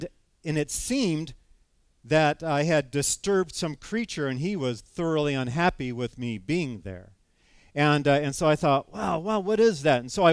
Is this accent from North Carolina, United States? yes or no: no; California, United States; Because, man, I'm from California, and we just don't have bald eagles.